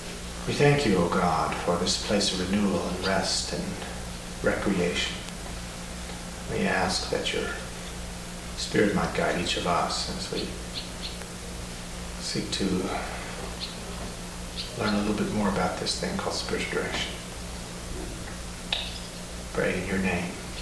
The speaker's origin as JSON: {"language": "English", "region": "Texas", "country": "United States", "lives_now": "Portland, United States", "said": "I'm originally from Texas, but I've been for the last 8.5 years in the Portland area."}